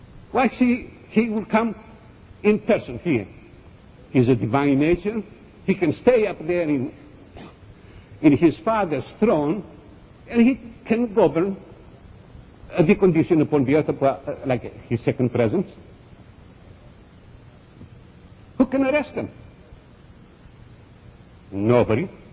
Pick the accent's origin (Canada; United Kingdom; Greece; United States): Greece; English is a second language; I am from Greece. But, you know, though I born in Greece, I'm from Missouri.